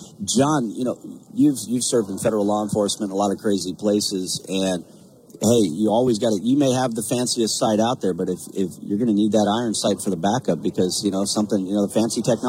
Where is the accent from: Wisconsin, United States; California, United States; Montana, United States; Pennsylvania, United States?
Montana, United States; well, we're from Montana, and people just love it right off.